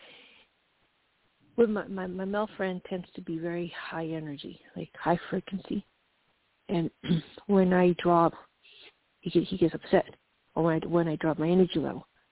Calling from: Colorado, United States; from Colorado and long time fan member, news for the show.

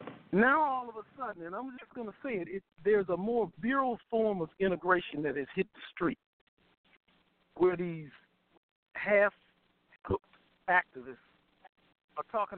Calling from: Louisiana, United States; I'm calling from Louisiana.

